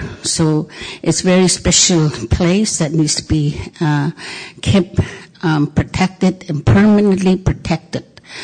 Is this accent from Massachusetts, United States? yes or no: no; Arctic Village, Alaska, United States; I'm from Arctic Village, Alaska. Arctic Village is like 110 miles northeast of Arctic Circle, interior, and by the river is Yukon, and then you go up in Chandler, and then east of Chandler is where the Arctic Village is at.